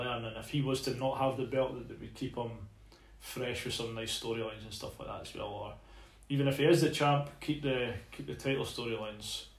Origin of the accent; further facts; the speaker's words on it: Scotland, United Kingdom; Purely because we're Scottish, he's Scottish, and he happens to support the same football team as Bradley.